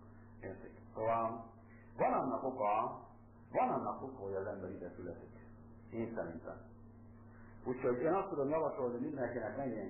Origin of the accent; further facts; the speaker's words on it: Hungary; also born or lived in United States; én hazajöttem, nem azért, mert akkora magyar vagyok, hanem mert az Úristen, mert a feleségem honvágyas volt.